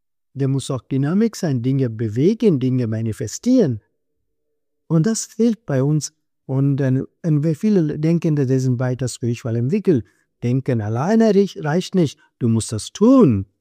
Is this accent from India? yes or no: yes; India; German is a second language; now in Germany; Ja, ich ursprünglich komme aus Indien, aber meine Heimat momentan ist Deutschland.